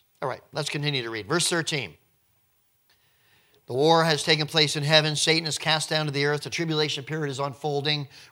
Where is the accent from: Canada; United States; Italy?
Canada; New Brunswick; when life is pretty easy for me as a Canadian living in New Brunswick